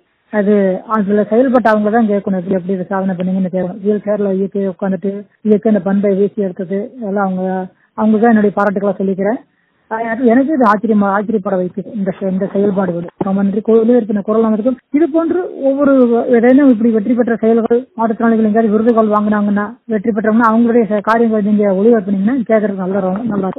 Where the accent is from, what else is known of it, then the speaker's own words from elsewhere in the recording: Coimbatore, Tamil Nadu, India; born there; எங்க ஊர், நான் பிறந்த ஊர்ல கோயம்புத்தூர் நடந்ததுங்க